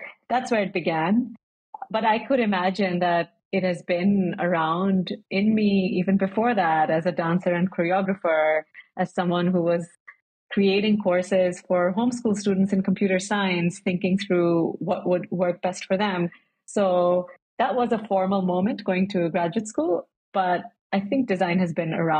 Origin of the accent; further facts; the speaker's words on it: Kanpur, Uttar Pradesh, India; English is a second language; now in Amsterdam, Netherlands; Kanpur is where I grew up in India, and I get away for the winters and go and spend some time in the sun there with my family. So I split my time between them, but I'm mostly based in Amsterdam.